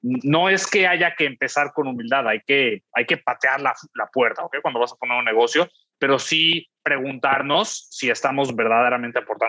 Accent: Mexico; Y mi jefe, siendo el extranjero, yo soy mexicano, él era europeo

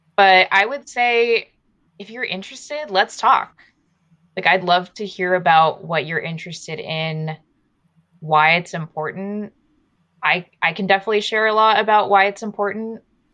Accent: Tualatin, Oregon, United States; I was born and raised in Oregon, grew up in Tualatin, but I've lived in the Portland area my whole life.

